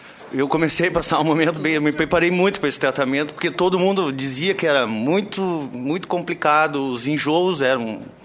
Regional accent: Porto Alegre, Rio Grande do Sul, Brazil; eu vim de Porto Alegre para compartilhar com vocês uma experiência

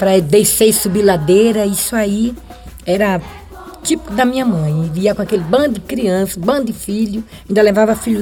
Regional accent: Pernambuco, Brazil; born there; eu nasci na Encruzilhada. A Encruzilhada é um bairro que fica, um lado fica Recife e do outro lado fica Olinda.

